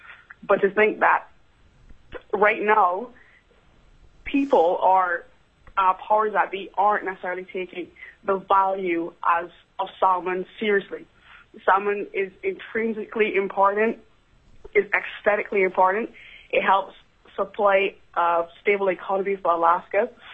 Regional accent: Barbados; The unique thing about me is that I'm from Barbados.

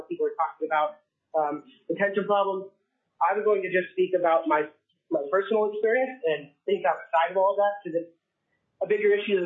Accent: Fairbanks, Alaska, United States; born there; I was born in Fairbanks. My dad came up here in the 80s, became a firefighter in the 90s, and I always wanted to stay here, be a firefighter here.

